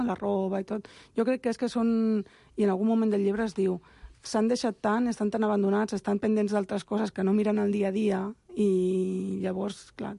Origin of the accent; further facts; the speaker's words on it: Badia del Vallès, Catalonia, Spain; jo vaig créixer a Badia i vaig créixer amb un estigma i és difícil